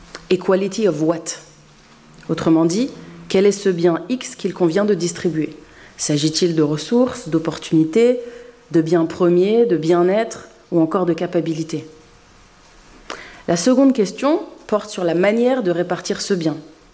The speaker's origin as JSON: {"language": "French", "country": "France", "tie": "born or raised there", "also_born_or_lived": "England / United States", "moved": "as an adult", "said": "J'ai passé, il est vrai, ces 20 dernières années en Angleterre et aux États-Unis, mais je suis née et j'ai grandi en France."}